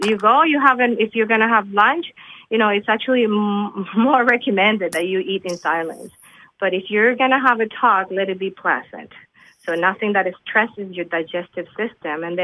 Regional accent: Nicaragua; also born or lived in Mexico / Florida, United States; now in Canada; I am originally from Nicaragua. I've been up in Canada for 27 years. I did university in Mexico, and then I also lived in the States, in Florida. So I have not been in Nicaragua for the last 32 years.

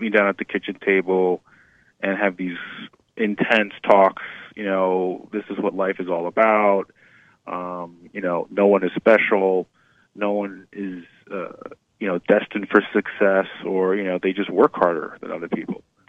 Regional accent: Kearny, New Jersey, United States; where I grew up in Kearny, New Jersey, it's a blue-collar town.

